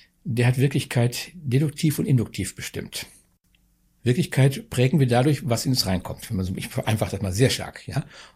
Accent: North Rhine-Westphalia, Germany; also born or lived in Bavaria; Ich bin eigentlich nur Ostwestfale

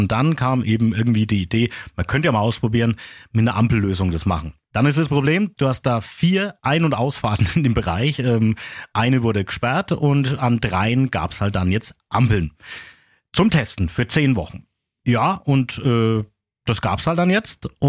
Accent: Küps, Bavaria, Germany; Also wenn ich schon über meine Heimat sprechen muss, dann braucht's natürlich das hier.

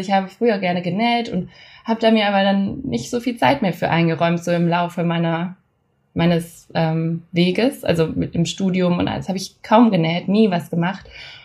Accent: Germany; born or raised there

